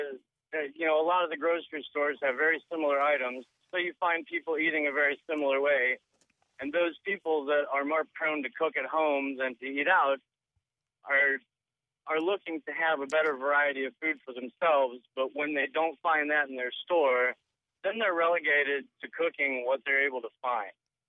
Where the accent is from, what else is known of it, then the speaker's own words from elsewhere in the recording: Oregon, United States; now in Columbus, United States; I came to Columbus from Oregon.